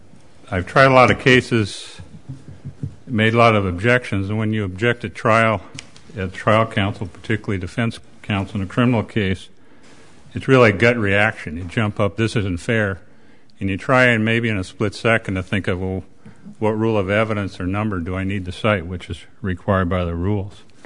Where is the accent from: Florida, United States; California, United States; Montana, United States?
Montana, United States; Great Falls; I'm from Great Falls, Montana.